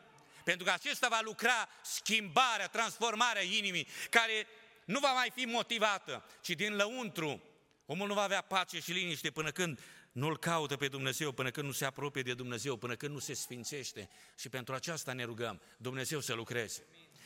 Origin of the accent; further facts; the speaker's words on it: Romania; Noi ne bucurăm ca români, suntem un popor ospitalier și mă bucur, umblu atât în lumea aceasta și oriunde întâlnim frați români penticostali și parcă avem ceva aparte.